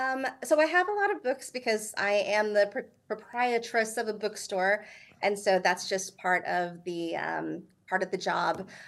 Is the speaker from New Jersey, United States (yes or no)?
no; Texas, United States; So I am from Texas